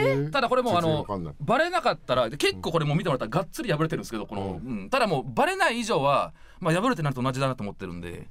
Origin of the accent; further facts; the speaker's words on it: Kansai, Japan; そうですね、なんかやっぱもともと関西出身なんで